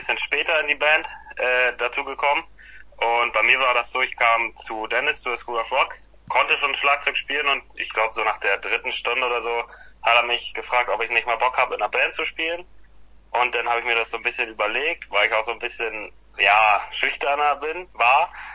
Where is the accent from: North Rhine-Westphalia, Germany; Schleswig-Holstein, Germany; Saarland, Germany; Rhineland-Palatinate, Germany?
Schleswig-Holstein, Germany; Timmendorfer Strand; Also wir kommen von Timmendorfer Strand, aus Timmendorf, und wir machen seit 2019 Musik.